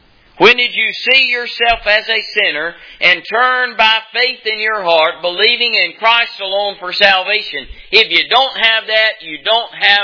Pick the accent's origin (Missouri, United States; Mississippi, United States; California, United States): Mississippi, United States; if you want to speak correct English. I'm from Mississippi.